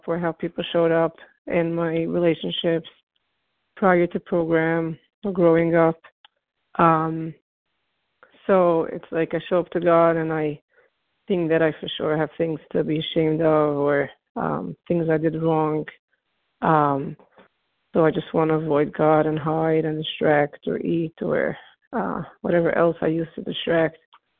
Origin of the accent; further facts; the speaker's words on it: New York, United States; from New York.